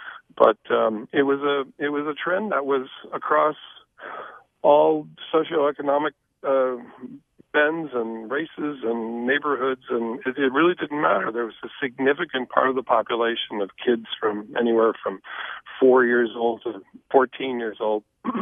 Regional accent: Chicago, Illinois, United States; I was just calling in to say the first time I grew up in Chicago

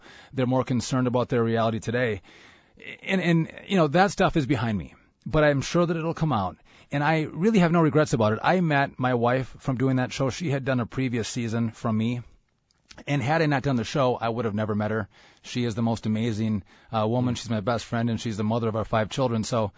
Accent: Hayward, California, United States; Well, I was born and raised in Hayward

